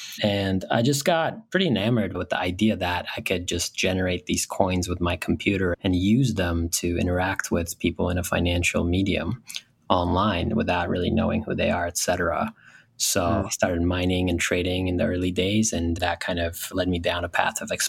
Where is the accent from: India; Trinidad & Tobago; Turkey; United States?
Turkey; I grew up in Turkey and my family's half American. So I was going back and forth my whole life.